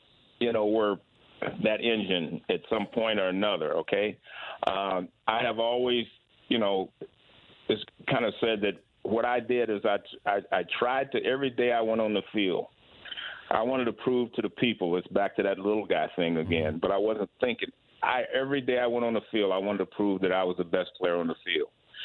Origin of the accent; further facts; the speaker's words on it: California, United States; you know, knew I was from the Bay Area. They lockered me next to those guys.